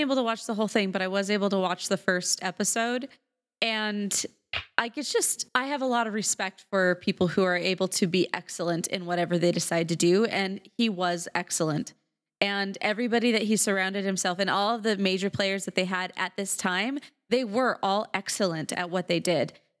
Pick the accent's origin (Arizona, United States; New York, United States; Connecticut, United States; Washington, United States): Arizona, United States; I'm from Arizona. We're Morgan and I from Arizona.